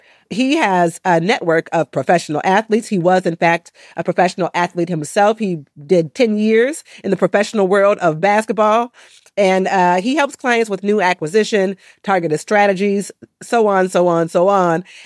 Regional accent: Minneapolis, Minnesota, United States; we've got a special guest with us today from my hometown, from the city of Minneapolis.

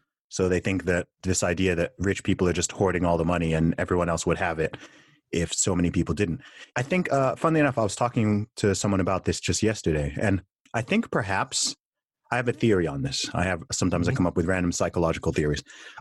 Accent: Saudi Arabia; I'm a religious guy. I'm a Christian. I always have been. I grew up in Saudi Arabia, surrounded by Muslims.

